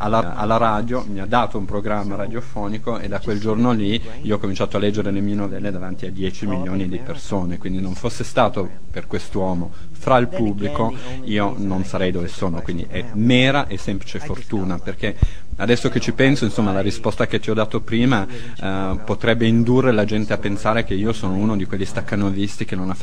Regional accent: United States; now in France; Io mi sono trasferito dall'America 8 anni fa, sono venuto a vivere in Europa, adesso vivo in Francia, e devo dire, mi è servita questa esperienza, perché è stato solo quando io me ne sono andato dall'America che mi sono davvero reso conto di quanto americano io davvero fossi e sono

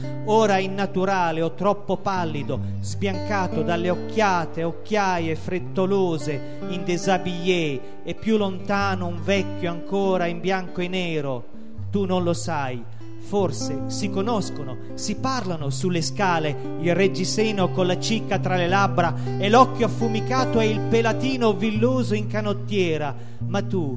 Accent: Faenza, Emilia-Romagna, Italy; accent: Faenza dialect; usando anche il mio dialetto di Faenza

